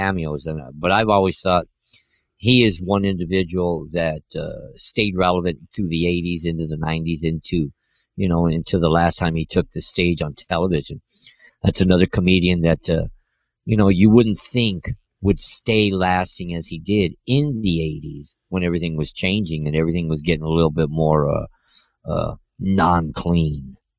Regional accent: Montebello, California, United States; when I was growing up in Montebello.

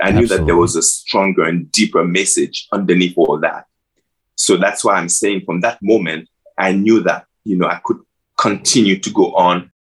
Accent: Paris, Île-de-France, France; also born or lived in Haiti; And me growing up in Paris, people also thought that me being from Haiti had AIDS

